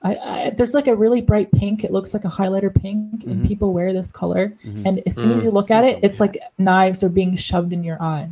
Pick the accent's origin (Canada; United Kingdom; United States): Canada; We're Canadian.